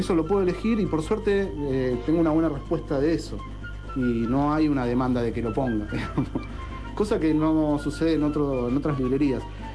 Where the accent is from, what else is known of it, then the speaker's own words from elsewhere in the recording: Buenos Aires, Argentina; Nosotros somos del barrio de Boedo